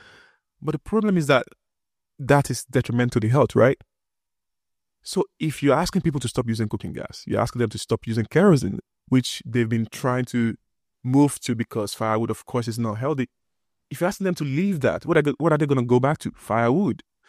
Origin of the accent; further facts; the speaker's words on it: Nigeria; I'm from Nigeria.